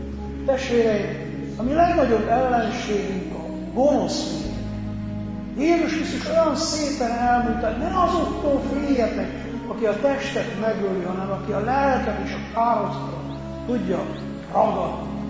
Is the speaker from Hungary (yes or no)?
no; Transylvania, Romania; Olyan érdekes, ugye, hogy Erdélyből jövök